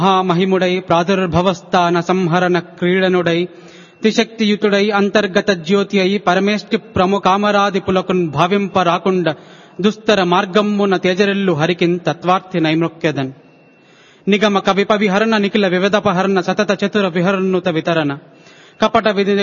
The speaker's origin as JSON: {"language": "Telugu", "region": "Telangana", "country": "India", "said": "స్వామి నేను ఆదిలాబాద్ జిల్లా నుంచి అని జవాబివ్వగా"}